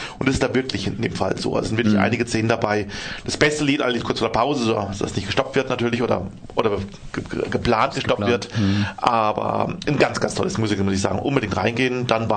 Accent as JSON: {"language": "German", "town": "Freiburg", "region": "Baden-Württemberg", "country": "Germany", "said": "Sage ich Germany, dann sagt er, woher? Southwest, dann sage ich Black Forest"}